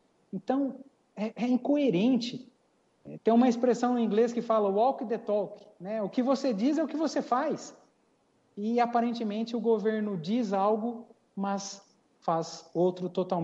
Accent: São Paulo, Brazil; nós todos como paulistas do nosso estado.

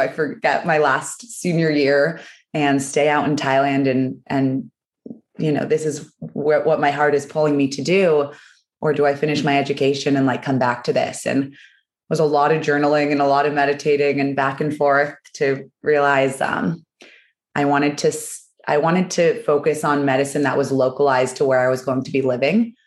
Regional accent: Santa Barbara, California, United States; I grew up in Santa Barbara, California, which is just like total wealth and a really skewed perspective of how the rest of the world lives, and tried to get out from an early age.

